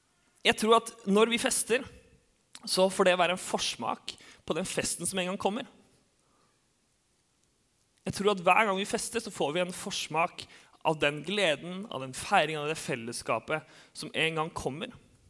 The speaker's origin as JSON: {"language": "Norwegian", "town": "Grimstad", "region": "Agder", "country": "Norway", "tie": "born or raised there", "lives_now": "Oslo, Norway", "said": "Jeg var hjemme på Sørlandet. Jeg har jo vokst opp i Grimstad"}